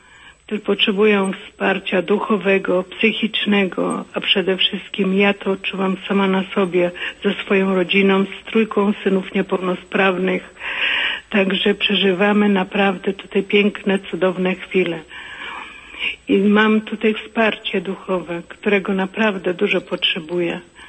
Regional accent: Lubań, Lower Silesian Voivodeship, Poland; ja jestem z Dolnego Śląska, z Lubania.

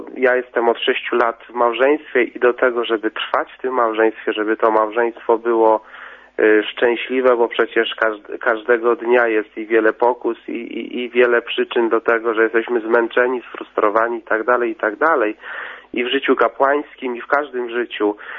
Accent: Masovian Voivodeship, Poland; A na początku chciałem powiedzieć, że wychowałem się w Czasnyszu w ogóle.

